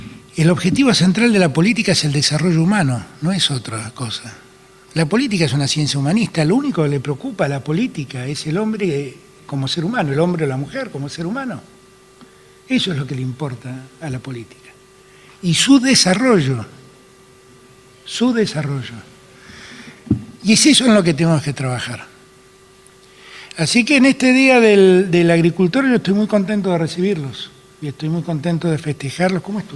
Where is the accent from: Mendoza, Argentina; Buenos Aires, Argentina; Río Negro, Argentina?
Buenos Aires, Argentina; yo finalmente soy un bicho porteño, ¿eh? Yo despotrico contra mis porteños, de los que yo soy parte.